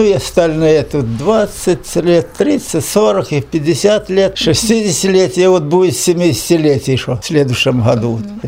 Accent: Omsk Oblast, Russia; born there; Родился я в Омская область и Силькульский район.

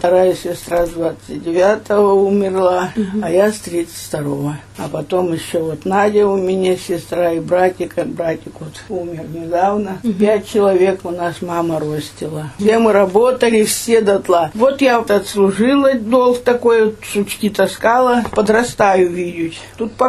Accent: Khantinovka, Tyumen Oblast, Russia; born there; Здесь родилась.

